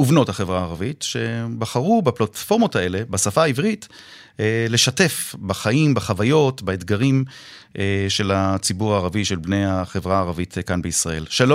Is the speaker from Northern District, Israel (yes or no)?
no; Haifa, Haifa District, Israel; אני כחיפאי שגם סיכר את השריפות בקרמל